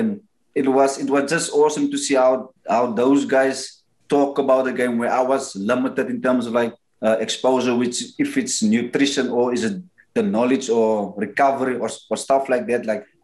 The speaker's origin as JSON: {"language": "English", "town": "Port Elizabeth", "region": "Eastern Cape", "country": "South Africa", "tie": "born or raised there", "said": "In the township where I grew up called Missionville in Port Elizabeth"}